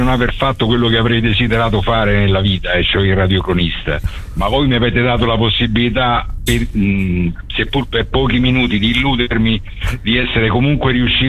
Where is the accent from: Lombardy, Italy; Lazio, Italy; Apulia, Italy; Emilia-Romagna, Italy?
Apulia, Italy; Nardò; ci lega alla nostra città tanto lontana, è una delle poche prerogative che noi neritini